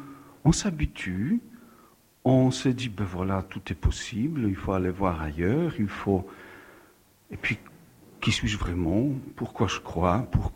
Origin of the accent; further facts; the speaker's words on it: northern Poland, Poland; born there; French is a second language; Et je suis né en Pologne, au nord de Pologne. J'ai travaillé aussi quelques années dans mon pays d'origine.